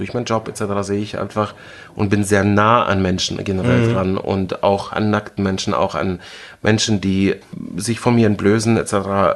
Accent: Berlin, Germany; ich komme aus Berlin, also es gibt hier nichts, was ich nicht wirklich gesehen habe irgendwie

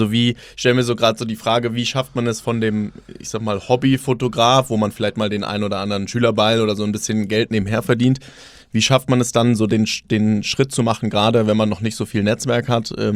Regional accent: Germany; Ja, ich glaube, da können wir als Deutsche auch noch so ein bisschen was dazulernen.

